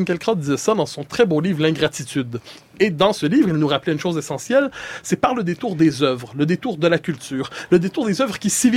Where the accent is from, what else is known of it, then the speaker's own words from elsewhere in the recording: Quebec, Canada; quand on est Québécois, plongé en Amérique du Nord, petite nation francophone